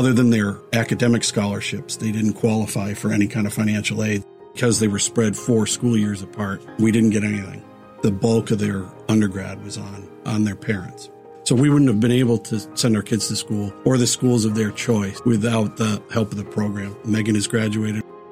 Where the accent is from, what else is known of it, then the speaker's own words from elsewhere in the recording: South Deerfield, Massachusetts, United States; I'm from South Deerfield.